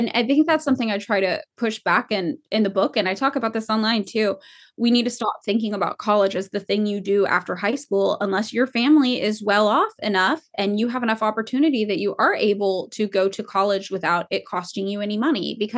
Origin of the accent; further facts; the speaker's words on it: Fresno, California, United States; growing up in Fresno, people were like, well, it just has to be because we're here.